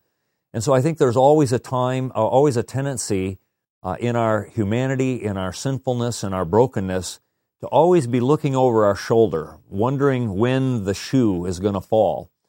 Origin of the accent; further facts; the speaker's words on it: Midwest, United States; You know, I come from the Midwest. It's 18 below zero in Iowa today.